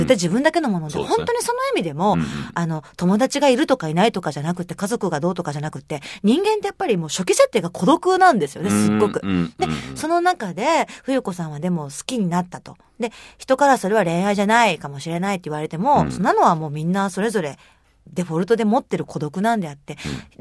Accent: Osaka, Japan; まあ、私はその大阪人なんで

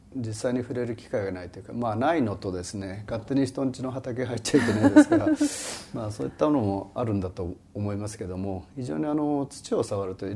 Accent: Gunma, Japan; 地元群馬であります大和芋と一般の長芋を交雑したですね、

